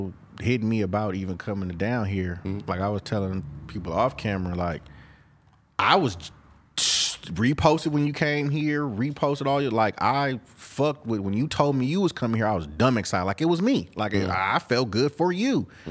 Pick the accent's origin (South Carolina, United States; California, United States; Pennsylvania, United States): California, United States; Oakland; I'm from East Oakland. We purple.